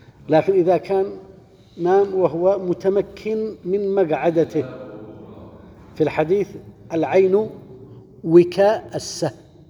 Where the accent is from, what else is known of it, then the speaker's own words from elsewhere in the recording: Yemen; أذكر عندنا في اليمن، يعني لو توضأ، كنا من قبل بعد احنا في الصغار